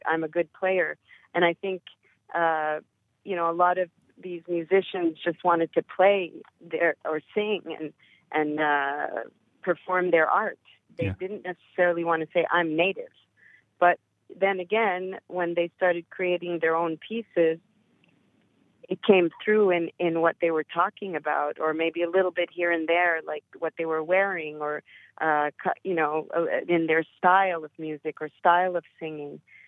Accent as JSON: {"language": "English", "country": "Canada", "said": "I'm Canadian, so particular affinity to him."}